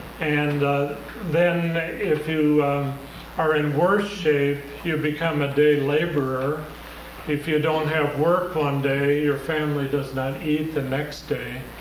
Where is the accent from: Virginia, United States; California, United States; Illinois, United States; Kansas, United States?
California, United States; I grew up on California beaches.